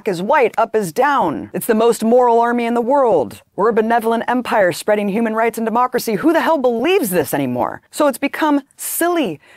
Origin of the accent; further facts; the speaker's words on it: United States; are you Arab? Are you Arab? And I'm like, what? I'm an American.